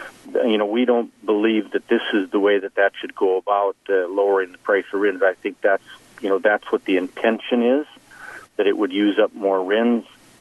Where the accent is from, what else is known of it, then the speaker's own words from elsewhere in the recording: Arthur, North Dakota, United States; I'm from Arthur, North Dakota. I am president of the National Corn Growers Association.